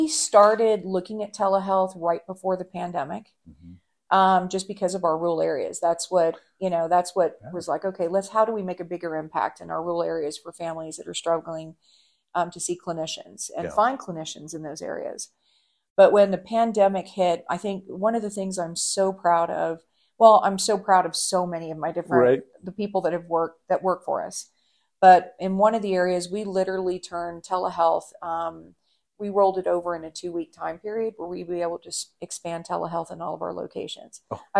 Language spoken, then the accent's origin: English; Puerto Rico; born there; also born or lived in South America / Africa / Europe / Thailand; My childhood, I lived all over the world. I was born in Puerto Rico